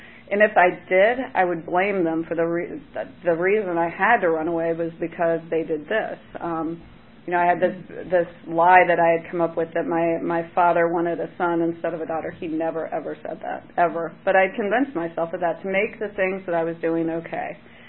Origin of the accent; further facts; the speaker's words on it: Oakton, Virginia, United States; And I grew up in Oakton, Virginia, and I would hitchhike down 123.